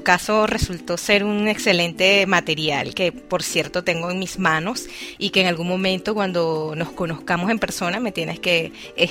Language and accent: Spanish; Venezuela; cada vez que me preguntaban, ¿de dónde son ustedes? Ah, de Venezuela.